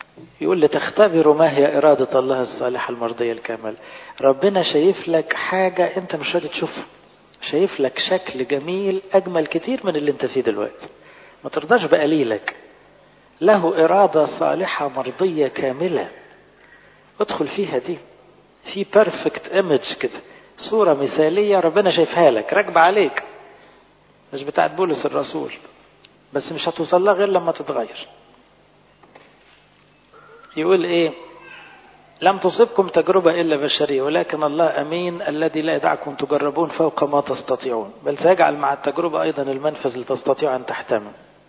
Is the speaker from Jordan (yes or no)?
no; Egypt; عندنا عيب كلنا كمصريين وساعات كأقباط